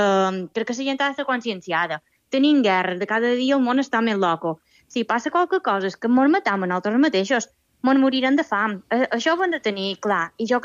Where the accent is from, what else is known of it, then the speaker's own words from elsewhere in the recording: Balearic Islands, Spain; tots, com a mallorquins, com a gent d'aquí de la illa